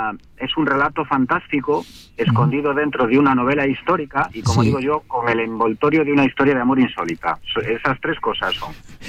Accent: Ponferrada, Castile and León, Spain; Estoy en Ponferrada, sí, que es mi tierra

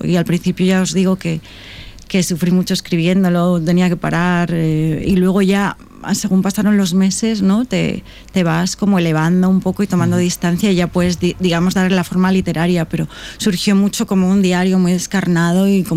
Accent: A Coruña, Galicia, Spain; todo lo que había sido mi infancia, mi niñez en La Coruña, que se llama Marineda en la novela

